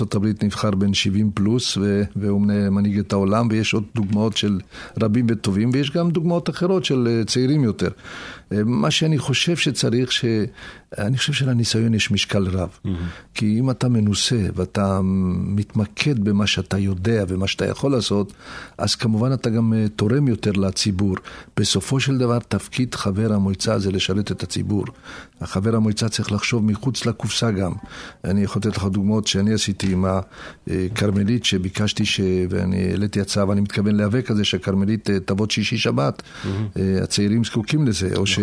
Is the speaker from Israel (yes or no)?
yes; Kiryat Haim, Haifa District, Israel; אני חייתי, גדלתי בקריית חיים, אני קשור רגשית לקריית חיים, ילדיי נולדו שם